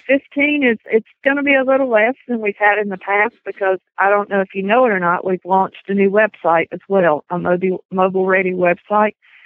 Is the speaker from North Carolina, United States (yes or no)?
yes; Shelby, North Carolina, United States; I'm from Shelby, North Carolina.